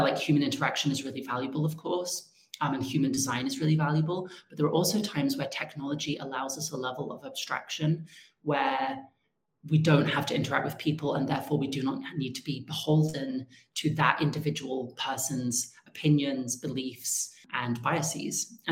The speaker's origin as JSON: {"language": "English", "region": "England", "country": "United Kingdom", "tie": "born or raised there", "moved": "as an adult", "lives_now": "United States", "said": "I transitioned while I was in the US. So I'm like, even though I grew up in England, hence the accent, most of my adult life, most of my transness and queerness has been centered in America."}